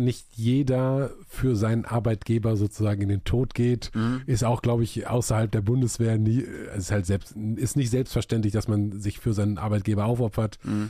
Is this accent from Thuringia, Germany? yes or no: no; Hagen, North Rhine-Westphalia, Germany; Ich komme aus Hagen, das Tor zum Sauerland.